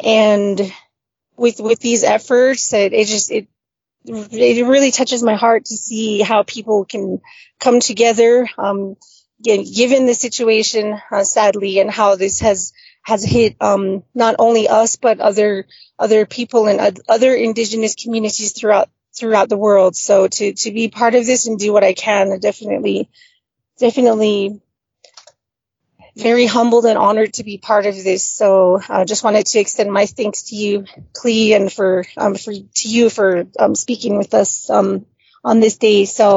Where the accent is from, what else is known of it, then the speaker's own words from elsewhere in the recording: Flagstaff, Arizona, United States; I grew up here in Flagstaff, and I have always grown up with very close ties to the reservation where my grandparents resided.